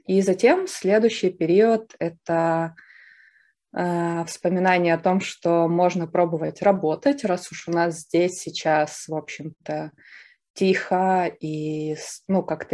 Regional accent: Ukraine; Кто я? Я украинка.

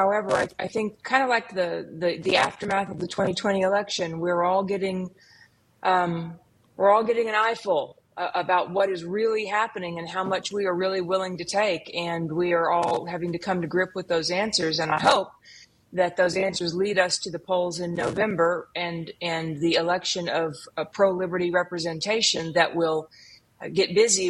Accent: Texas, United States; what's happening right here in my home state of Texas along the border

